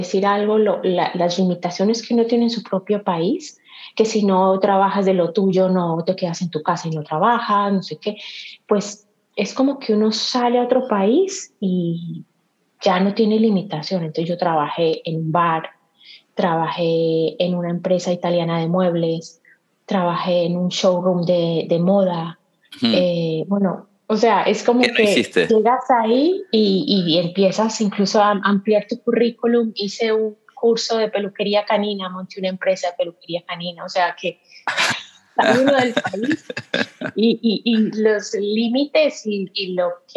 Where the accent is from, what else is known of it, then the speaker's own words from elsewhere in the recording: Medellín, Antioquia, Colombia; also born or lived in Barcelona; now in Spain; Yo soy de Medellín.